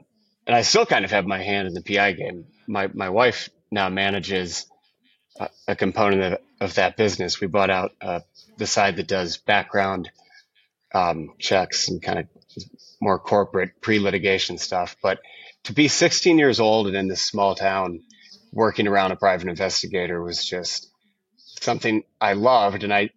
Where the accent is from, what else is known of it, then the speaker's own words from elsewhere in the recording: Bloomington, Indiana, United States; So it's set in my hometown of Bloomington, Indiana in 1999.